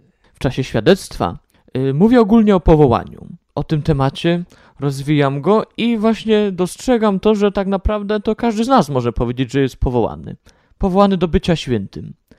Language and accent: Polish; Krotoszyn, Greater Poland Voivodeship, Poland; jestem klerykiem trzeciego roku, pochodzę z Krotoszyna.